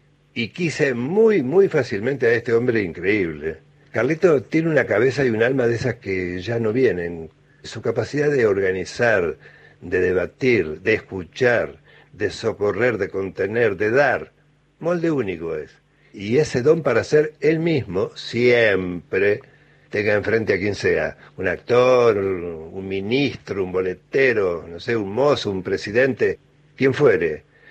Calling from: Palermo, Buenos Aires, Argentina; de Palermo.

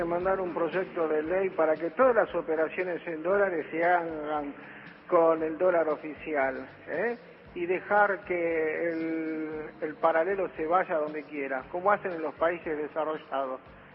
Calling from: Buenos Aires, Argentina; de Núñez. Yo creo que tenés razón. Acá en la ciudad de Buenos Aires

